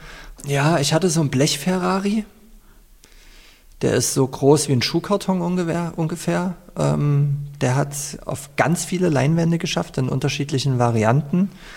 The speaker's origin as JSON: {"language": "German", "region": "East Germany", "country": "Germany", "tie": "born or raised there", "said": "mit meinen eigenen persönlichen Erinnerungen an meine Kindheit in der DDR und an meine Jugend im wiedervereinigten Deutschland"}